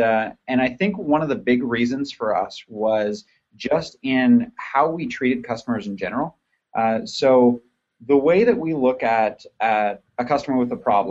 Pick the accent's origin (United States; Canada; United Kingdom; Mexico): Canada; And I am Canadian.